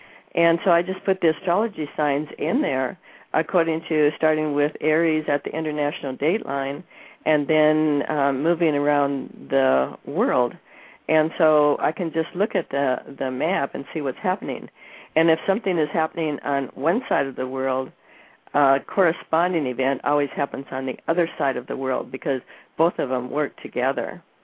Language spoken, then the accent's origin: English; Minneapolis, Minnesota, United States; And I was born in Minneapolis, and that's right there, you know, at the where the galactic center is.